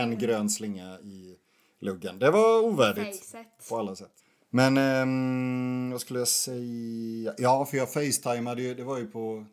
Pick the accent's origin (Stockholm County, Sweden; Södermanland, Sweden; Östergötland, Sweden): Östergötland, Sweden; born there; Jag är också född i Östergötland.